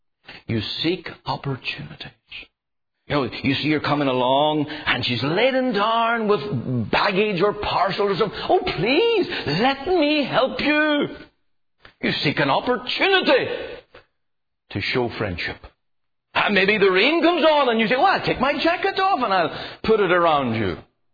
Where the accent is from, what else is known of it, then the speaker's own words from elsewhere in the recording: Canada; Do not be ashamed of being a Canadian. I'm not ashamed of being a Canadian.